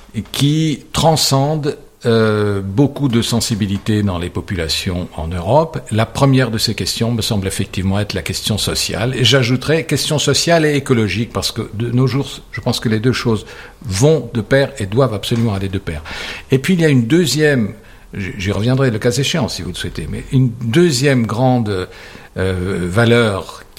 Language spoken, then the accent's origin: French; Strasbourg, Grand Est, France; je suis strasbourgeois, je suis né à, je sais pas moi, 2-3 kilomètres de la frontière allemande, je suis né quelques années après-guerre. Et donc, j'ai grandi